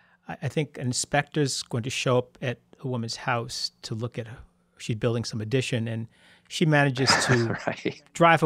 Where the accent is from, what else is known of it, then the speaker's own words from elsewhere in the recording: East Coast, United States; also born or lived in Seattle; And, you know, my family's from New York. I grew up on the East Coast.